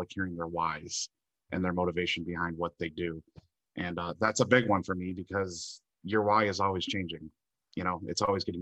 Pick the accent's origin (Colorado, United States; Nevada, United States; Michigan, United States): Michigan, United States; Detroit; now in St. Louis, United States; I've never been in New York City. I'm actually from Detroit. I live in St. Louis, Missouri.